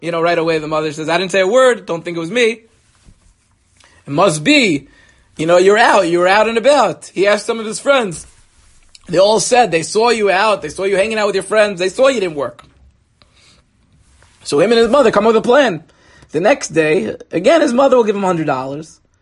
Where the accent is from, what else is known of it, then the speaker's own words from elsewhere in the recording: Five Towns, New York, United States; And, listen, I grew up in the Five Towns, so I'm allowed to knock on it a little bit. I know what it is. I don't just teach here and get close to you here. I grew up here myself.